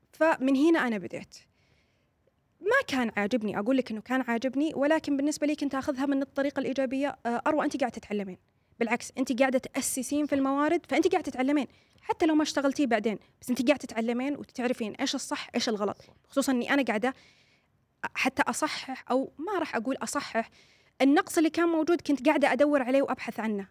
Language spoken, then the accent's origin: Arabic; Saudi Arabia; ولكن أنا سعودية وفي بلدي، ما أجي أشتغل تحتك